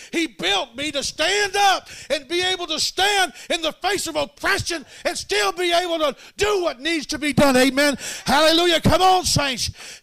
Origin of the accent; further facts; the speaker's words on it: Florida, United States; I'm from Florida.